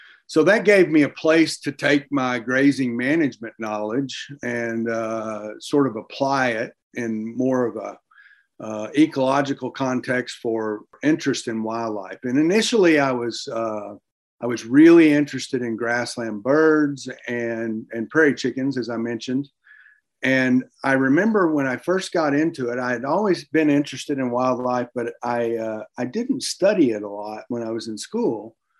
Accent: Texas, United States; But I was raised in Texas and from a somewhat of an ag background.

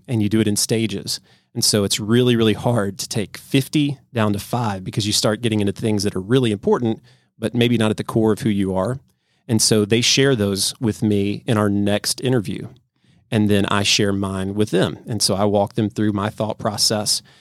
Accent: Nashville, Tennessee, United States; I was born and raised in Nashville with three boys and a wife

